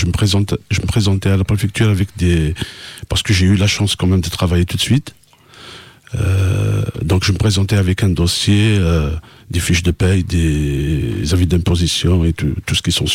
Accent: Algeria; je ne suis pas arabe, je viens d'Algérie. Mais il faut savoir une chose, qu'en Algérie, il n'y a pas que les arabes. Voilà. Donc je suis berbère, je suis kabyle.

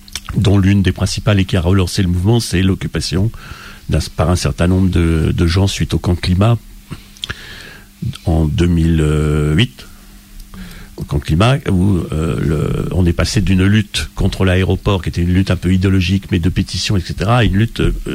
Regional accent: Poitiers, Nouvelle-Aquitaine, France; Voilà, alors moi je suis de Poitiers

